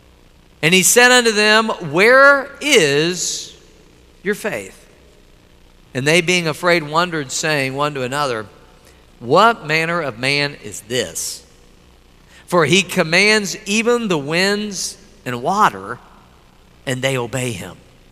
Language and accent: English; Midwest, United States; I'm from the Midwest, lots of tornadoes, scary weather there, scary storms.